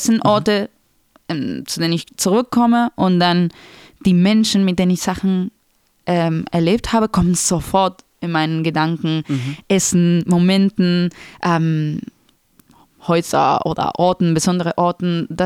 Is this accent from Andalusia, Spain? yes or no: yes; Granada, Andalusia, Spain; moved away as an adult; Granada ist meine Heimat. Mhm. Immerhin bin ich ja 18 Jahre da gewesen.